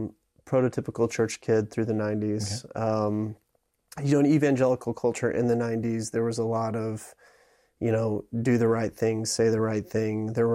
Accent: Texas, United States; I was raised in Texas, right outside of Dallas, and I was very much raised in a deeply religious, deeply evangelical culture.

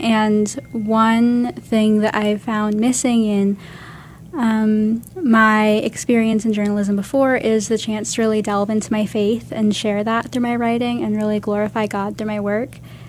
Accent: Savannah, Georgia, United States; also born or lived in Miami, Florida; now in Mecosta, United States; My family just moved to a little town called Macosta, Michigan. It's right smack dab in the middle. But I grew up between Savannah, Georgia, and Miami, Florida.

